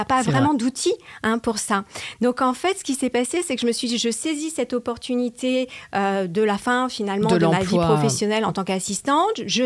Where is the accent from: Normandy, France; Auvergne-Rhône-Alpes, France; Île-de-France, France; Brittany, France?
Île-de-France, France; Paris; also born or lived in La Forge, France; Et donc, en tant que Parisienne, j'ai passé tous mes étés ici, dans une maison de famille depuis 1836, du côté paternel.